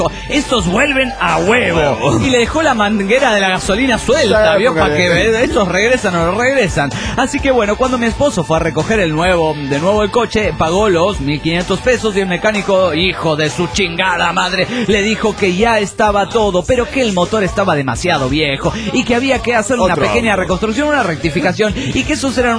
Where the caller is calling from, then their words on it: Aguascalientes, Mexico; de Aguascalientes, México.